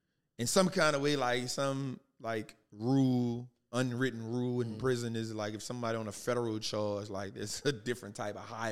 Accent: New Orleans, Louisiana, United States; So born and raised in New Orleans, just witnessed a lot of hardships, trauma, turmoil, strife, poverty, darkness, prison, death, and everything else that came with it.

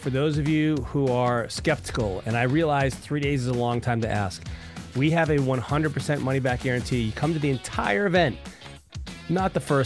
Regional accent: Raleigh, North Carolina, United States; We have an upcoming business builder workshop in Raleigh, North Carolina, my hometown, from November 13th to the 15th.

